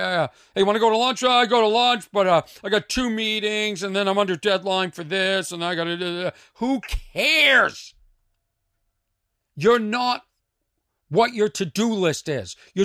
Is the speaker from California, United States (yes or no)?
yes; California, United States; This idiot didn't even think to ask where I was from. Guess what, idiot? I'm from California, too.